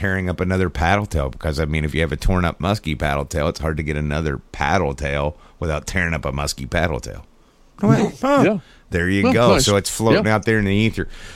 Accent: Wisconsin, United States; moved away as an adult; also born or lived in Minnesota; now in Canada; Anyway, Matt, I'm originally from Wisconsin. Used to fish typical northern Wisconsin, Oneida County lakes and had some success.

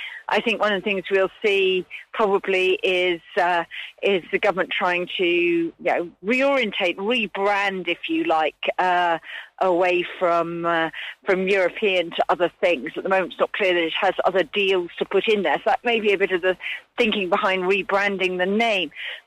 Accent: United Kingdom; can I say that actually it's incredibly easy to access healthcare in Australia as a Brit?

